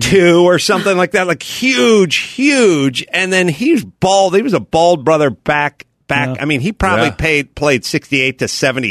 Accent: North Hollywood, California, United States; Like I'm from North Hollywood, you know.

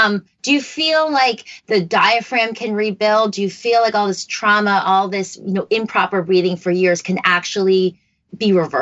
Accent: East Coast, United States; I grew up on the East Coast in a completely Caucasian school, town, and I'm half Asian.

